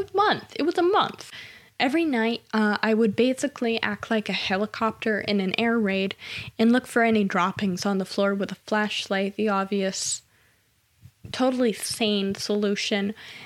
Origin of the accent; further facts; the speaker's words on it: Massachusetts, United States; I'm from Massachusetts. I've never had grits in my life.